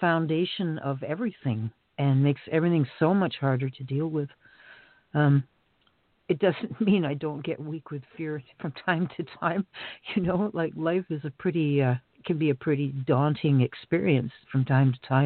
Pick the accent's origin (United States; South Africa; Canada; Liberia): Canada; I guess, well, we're from Canada, eh?